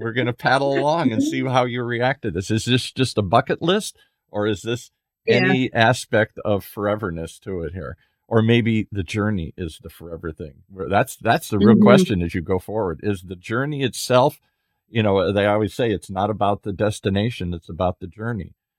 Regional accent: Midwest, United States; So I grew up in the Midwest, couldn't wait to hell to get away from it.

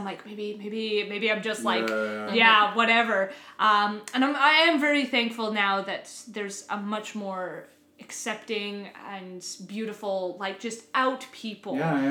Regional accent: Prince Rupert, British Columbia, Canada; I'm like, hi, I'm from Prince Rupert. I want to come to your thing.

